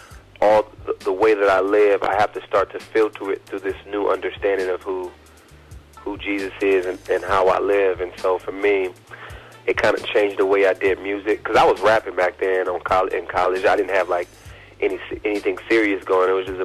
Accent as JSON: {"language": "English", "region": "California", "country": "United States", "tie": "born or raised there", "also_born_or_lived": "Canada", "said": "And I was born in Canada, grew up in California on the great west coast of the United States"}